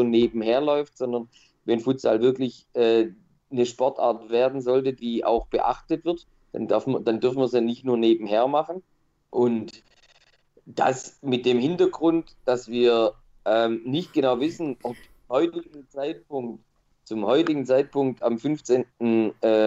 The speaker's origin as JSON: {"language": "German", "town": "Stuttgart", "region": "Baden-Württemberg", "country": "Germany", "said": "ich als Stuttgarter kann mir nicht vorstellen"}